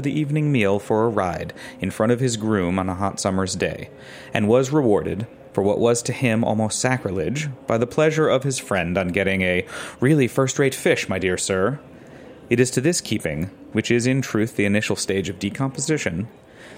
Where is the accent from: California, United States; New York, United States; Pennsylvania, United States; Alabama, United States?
California, United States; West Covina; Growing up in West Covina, which those of you who know where West Covina is, it's not near the ocean at all.